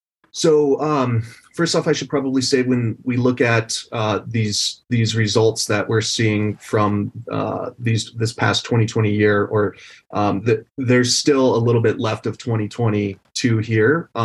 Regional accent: Idaho, United States; accent: redneck; I'm from Idaho, so, you know, we got a little redneck accent with the Pajero.

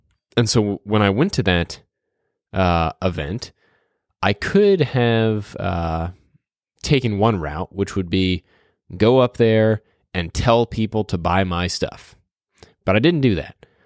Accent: New Orleans, Louisiana, United States; now in Dallas, United States; I grew up in New Orleans, went to school in Dallas

